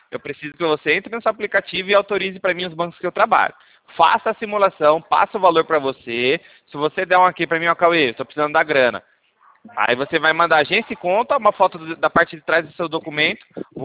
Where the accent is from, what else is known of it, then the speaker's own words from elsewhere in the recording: Rio Claro, São Paulo, Brazil; Eu sou aqui de Rio Claro, a gente fica aqui no centro.